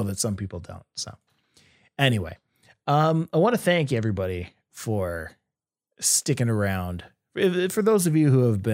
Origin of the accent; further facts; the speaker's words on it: Canada; You know, as the Canadian, I'm not going to apologize.